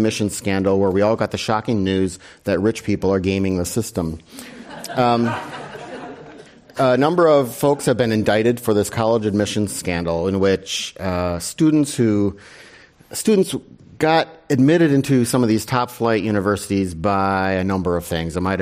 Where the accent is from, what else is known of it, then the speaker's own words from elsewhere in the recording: Wisconsin, United States; I'm from Wisconsin. We all have those accounts.